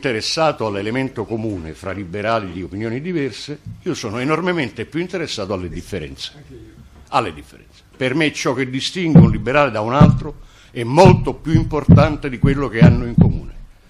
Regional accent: Sicily, Italy; io sono nato più vicino a Tunisi che a Roma.

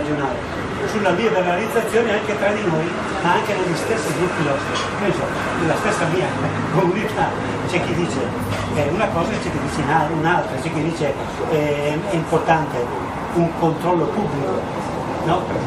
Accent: Brescia, Lombardy, Italy; born there; now in Catanzaro, Italy; io sono nato a Brescia

